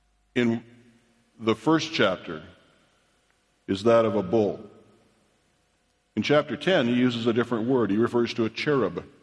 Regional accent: Alaska, United States; I said I was from Alaska, but I'm also from Virginia.

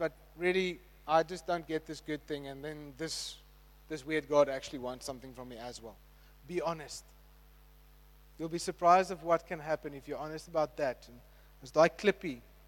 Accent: Bellville, Western Cape, South Africa; English is a second language; I come from Belva

